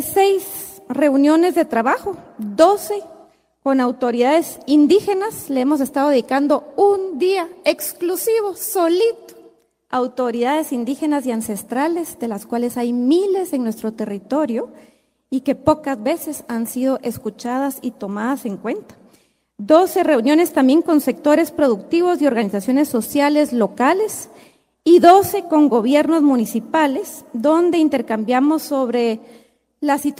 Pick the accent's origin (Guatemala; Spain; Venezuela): Guatemala; porque tenemos como guatemaltecos que poder vivir en paz